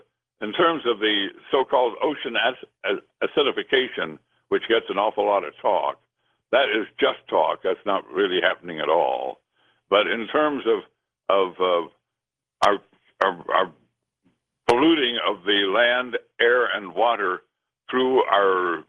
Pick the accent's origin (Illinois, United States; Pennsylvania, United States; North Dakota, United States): Illinois, United States; Carbondale; My hometown as a teenager in Carbondale in southern Illinois, I remember the smog hanging over it in the late 40s and 50s when I was a boy.